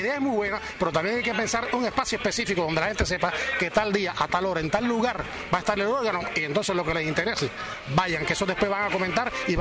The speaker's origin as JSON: {"language": "Spanish", "country": "Cuba", "said": "todas forman parte de esa cultura que somos los cubanos. Y entonces en Cuba"}